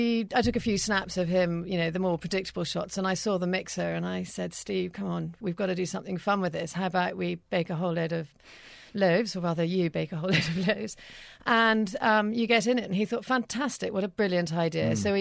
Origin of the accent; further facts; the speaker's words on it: South West England, United Kingdom; also born or lived in London; now in Dorset, United Kingdom; Yeah, well, when I moved back to Dorset, I grew up in Somerset.